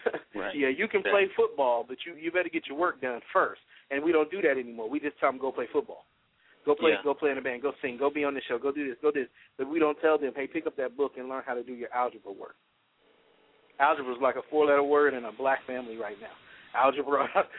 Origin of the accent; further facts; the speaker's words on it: Cincinnati, Ohio, United States; now in Atlanta, United States; You know, I came down to Atlanta from Cincinnati.